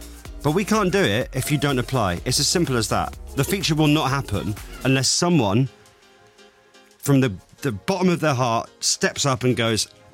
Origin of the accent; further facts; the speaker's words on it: Oxford, South East England, United Kingdom; Oh, well, mate, I'm from Oxford.